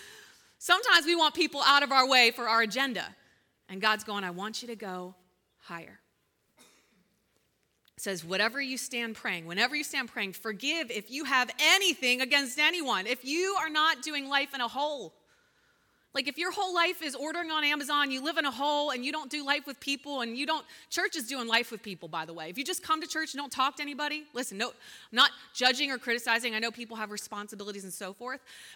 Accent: Spring Grove, Pennsylvania, United States; Like I was born and raised in Spring Grove, so I know Spring Grove really well.

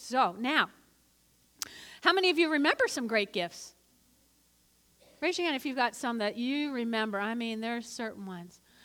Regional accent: New Jersey, United States; accent: North Jersey; I grew up in North Jersey, you can hear the accent on occasions

